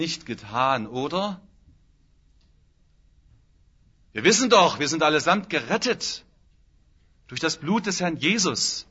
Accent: East Germany, Germany; moved away; das war bei uns im Osten so, und das ist hier im Westen nicht anders

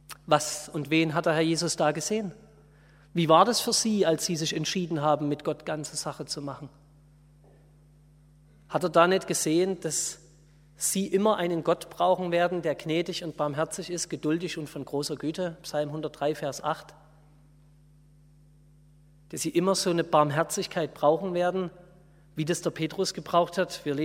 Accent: Saxony, Germany; Meine Eltern überlegen seit ein paar Tagen, ob wir bei uns im Vogtland in Sachsen vielleicht in unserem Haus Flüchtlinge aufnehmen. Ein Dorf mit 900 Menschen.

